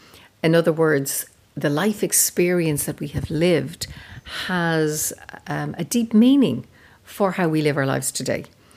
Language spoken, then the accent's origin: English; Ireland; So I am an Irish Celtic shaman.